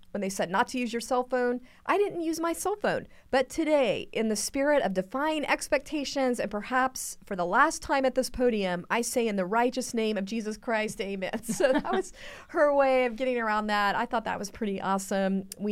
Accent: Texas, United States; Now, I grew up in Texas where, you know, football and prayer went together.

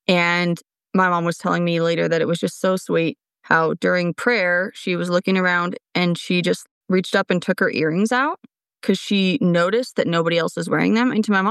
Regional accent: Pacific Northwest, United States; Which we grew up in the Pacific Northwest.

